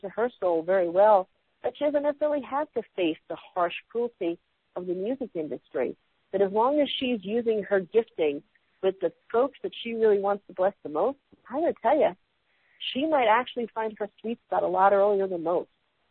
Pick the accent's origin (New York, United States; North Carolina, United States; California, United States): New York, United States; New York City; I remember growing up in New York City, my dad was in AA and Alcoholics Anonymous.